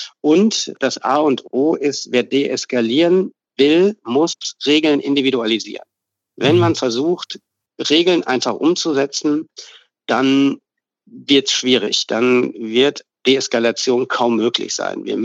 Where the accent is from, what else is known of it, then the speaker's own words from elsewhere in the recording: Berlin, Germany; mein Team und ich, wir kommen aus Berlin